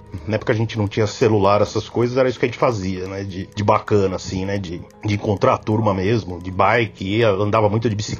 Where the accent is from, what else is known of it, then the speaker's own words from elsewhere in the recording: São Paulo, Brazil; sou de São Paulo